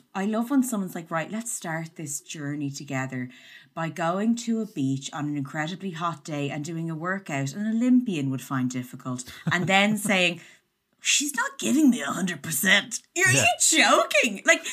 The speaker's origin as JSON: {"language": "English", "country": "Ireland", "said": "As an Irish woman, I know fake tan."}